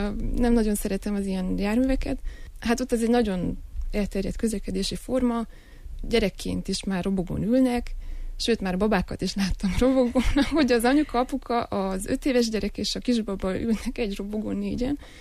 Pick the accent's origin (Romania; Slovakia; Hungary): Romania; mondtam, hogy Romániából, de magyarul beszélek, vagy hogy magyar az anyanyelvem